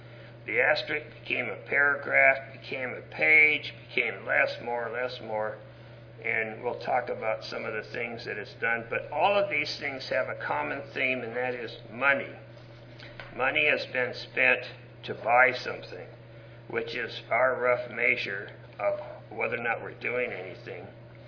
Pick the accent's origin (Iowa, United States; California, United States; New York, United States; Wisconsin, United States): California, United States; Los Angeles; I'm from Los Angeles and I work with child abuse.